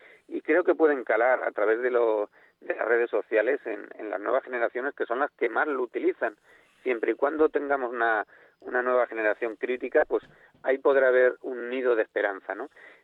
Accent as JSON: {"language": "Spanish", "country": "Spain", "said": "Somos muy pillos, somos españoles."}